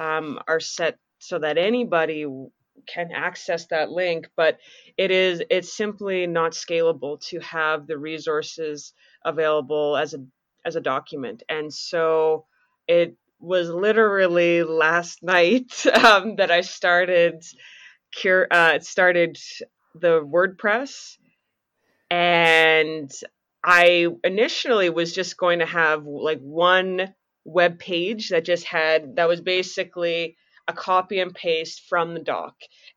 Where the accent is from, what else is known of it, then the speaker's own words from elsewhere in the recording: Calgary, Alberta, Canada; I'm from Calgary, Alberta, Canada, and that's where, you know, I'm being recorded from today.